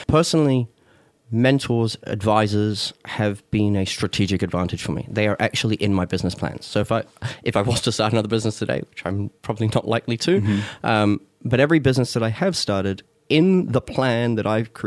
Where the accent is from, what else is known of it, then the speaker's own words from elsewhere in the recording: Hong Kong; growing up in Hong Kong and also seeing how cultures worked and also the infrastructure.